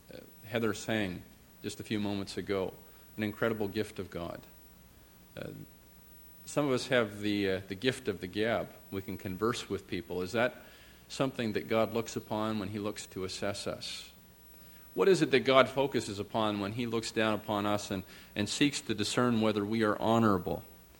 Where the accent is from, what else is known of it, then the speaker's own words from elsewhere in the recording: Owen Sound, Ontario, Canada; I think back to my days of growing up in the Alliance Church in Owen Sound and how our pastor would almost weekly talk about our great prayer warriors.